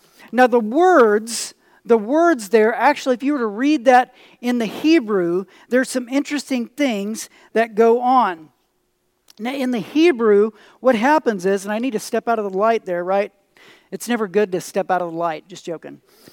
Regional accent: Missouri, United States; But we're from Missouri, right? So who knows how in the world we pronounce that.

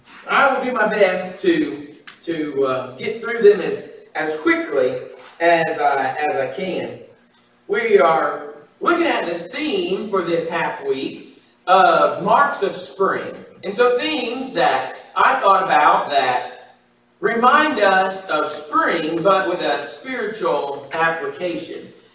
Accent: Illinois, United States; some friends that I grew up with in Illinois, they live over in the Madisonville area

